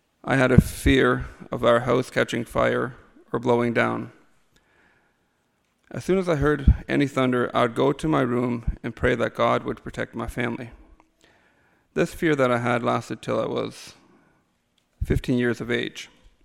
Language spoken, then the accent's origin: English; Leamington, Ontario, Canada; also born or lived in Cuauhtémoc, Mexico; I was born in Cuauhtémoc, Chihuahua. I was 2 years of age before we came here to the Leamington area.